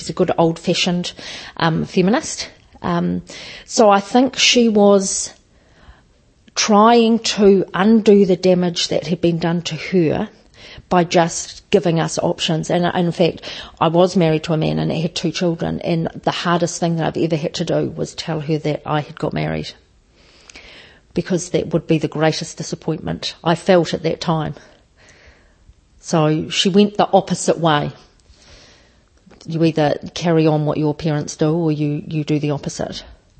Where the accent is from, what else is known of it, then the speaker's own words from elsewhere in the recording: Wellington, New Zealand; I am a gay woman. I have been Wellington born and bred. I grew up in Newlands, which was a fairly small dormitory suburb. 1972 was the year I was born.